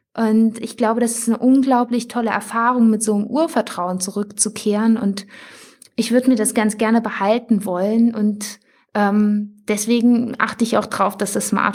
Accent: Thuringia, Germany; wir kommen aus Thüringen

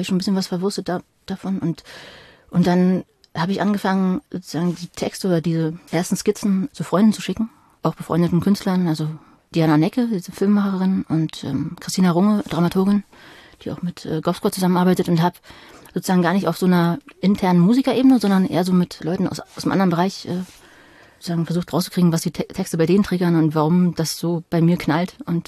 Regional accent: East Berlin, Berlin, Germany; ich bin halt als Kind in Ostberlin aufgewachsen und dann war halt sozusagen meine Jugend so in der Wendezeit oder Nachwendezeit in den 90ern.

